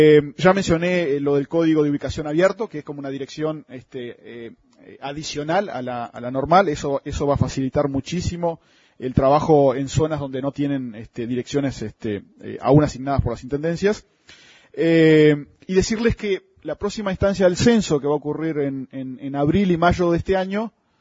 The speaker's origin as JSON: {"language": "Spanish", "town": "Minas de Corrales", "region": "Rivera", "country": "Uruguay", "said": "y yo soy de Minas de Corrales, donde no hay además números, de puerta"}